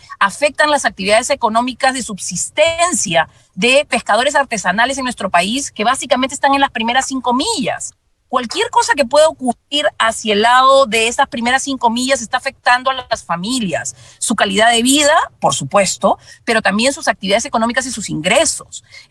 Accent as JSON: {"language": "Spanish", "country": "Peru", "said": "empezar a creer y confiar entre nosotros como peruanos"}